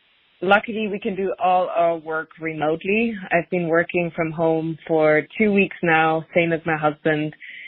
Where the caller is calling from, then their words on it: Brooklyn, New York, United States; I'm dialing in from Brooklyn, New York.